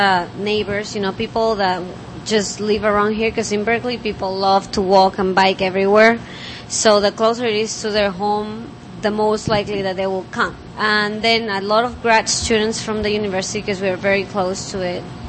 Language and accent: English; Peru; I'm Peruvian.